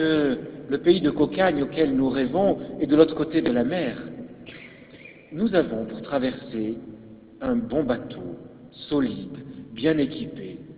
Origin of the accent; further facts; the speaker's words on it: France; Car il n'y a qu'à regarder chez nous en France.